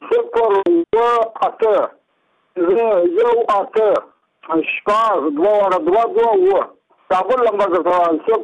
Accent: Angur, Badghis, Afghanistan; زه په خپله د بادغیس له ولایت یم او د مقر د ولسوالۍ یم او د انګور د کلي یم.

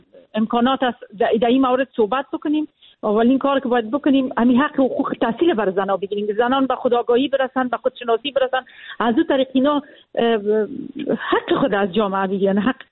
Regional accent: Afghanistan; born there; من خودم یک زن هستم و در افغانستان به دنیا آمدیم.

